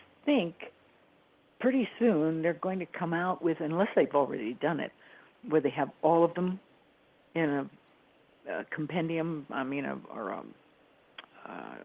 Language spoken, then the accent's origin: English; Phoenix, Arizona, United States; when I was growing up in Phoenix, Arizona